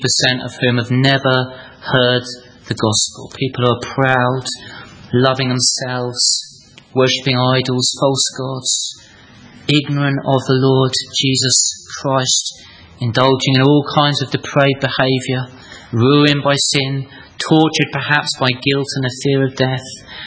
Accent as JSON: {"language": "English", "town": "Chesham", "region": "South East England", "country": "United Kingdom", "tie": "born or raised there", "said": "in my hometown of Chesham, we are surrounded by Muslims from Pakistan"}